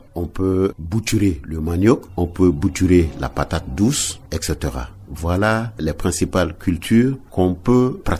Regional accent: Central African Republic; Donc, ce sont ces variétés qui sont les plus cultivées chez nous en République centrafricaine.

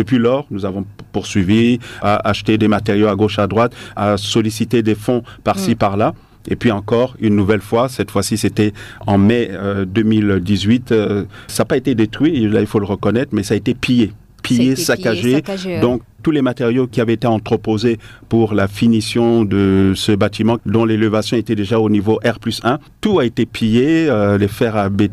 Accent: Central African Republic; en tant que centrafricain

